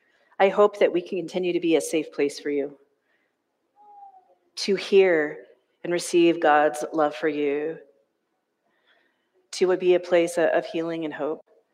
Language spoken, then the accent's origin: English; the South, United States; When I was growing up in the Bible Belt of the South, we often sang this song